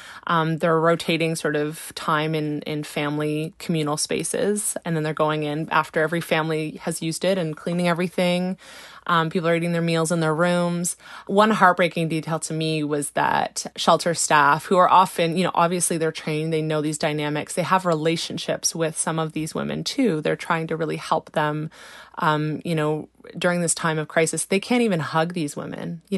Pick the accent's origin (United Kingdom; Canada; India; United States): Canada; Brockville, Ontario; I grew up around Brockville. I know that area. I know that house that this happened in.